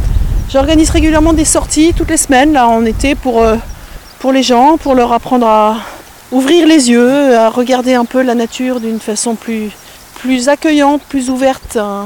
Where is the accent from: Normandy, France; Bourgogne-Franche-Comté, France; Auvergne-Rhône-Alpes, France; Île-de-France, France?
Normandy, France; Mont-Saint-Michel; also born or lived in Brittany; now in Charente-Maritime, France; Ouais, je suis normande.